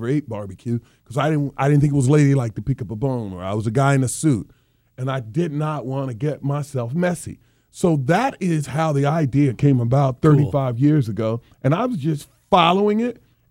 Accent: the South, United States; and I'm from the South.

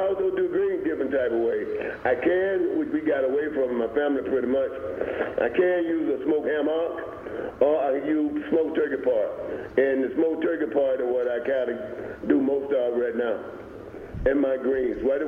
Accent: Phenix City, Alabama, United States; Well, I'm back in my hometown. I'm back in Phoenix City, Alabama, Central High School.

